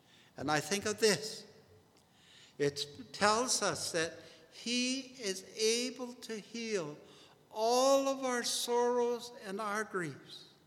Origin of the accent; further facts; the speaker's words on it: Thunder Bay, Ontario, Canada; Now, when I grew up in Thunder Bay, we had a lot of cedar trees around them.